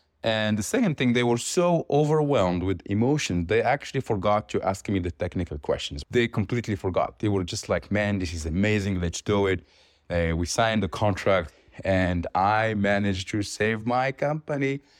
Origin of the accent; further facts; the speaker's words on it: Morocco; moved away; so boring to say, ah, I'm from Morocco, I have a leather brand.